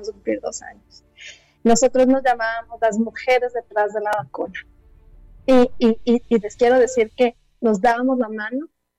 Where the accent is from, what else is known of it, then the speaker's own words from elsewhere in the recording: Ecuador; yo soy ecuatoriana, entonces estaba entre Ecuador y Colombia